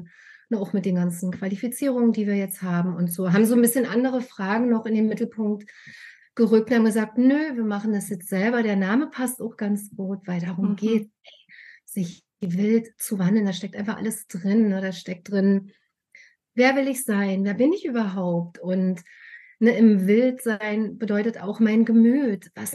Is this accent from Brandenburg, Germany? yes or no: yes; Potsdam, Brandenburg, Germany; Ich komme aus Potsdam